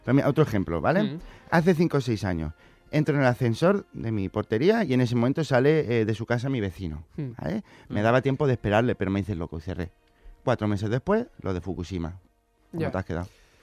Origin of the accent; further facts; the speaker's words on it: Catalonia, Spain; Yo también soy catalán, amigos.